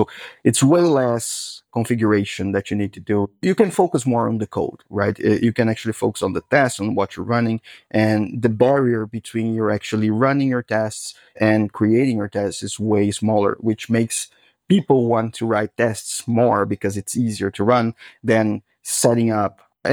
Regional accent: Brazil; I'm from Brazil and I really do love TypeScript.

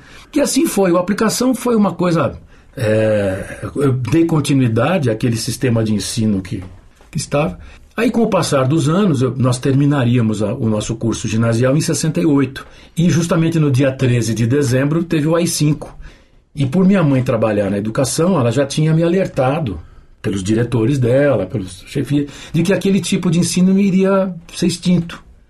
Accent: São Paulo, Brazil; Então eu nasci no Bixiga, no ano do quarto centenário, 54. Fui batizado na catedral, torço pro São Paulo e nasci na maternidade de São Paulo. Então, mais paulistano que eu é impossível, né?

